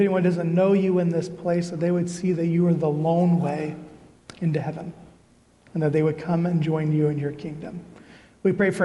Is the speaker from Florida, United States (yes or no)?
no; Earlham, Iowa, United States; So I grew up in Earlham, Iowa. Have any of you ever heard of Earlham, Iowa before? We have an interstate exit. That's our claim to fame. 1,200 people, class of 41.